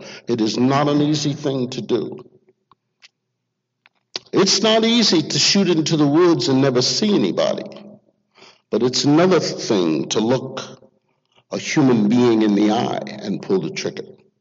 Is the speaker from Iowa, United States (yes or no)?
no; Newark, New Jersey, United States; moved away as an adult; Now, I came out to California from Newark, New Jersey, toughest city I've ever seen in my life.